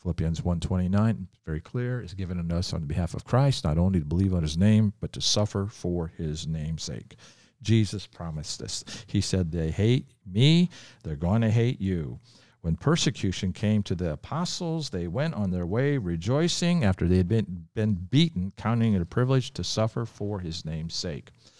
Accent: United States; because I'm from America doesn't mean I have extra power.

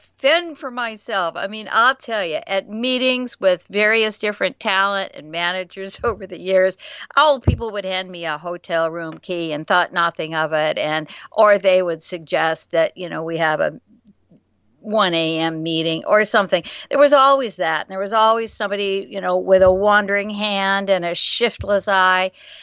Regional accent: Ireland; look, I'm Irish, and so you don't want to get my Irish up.

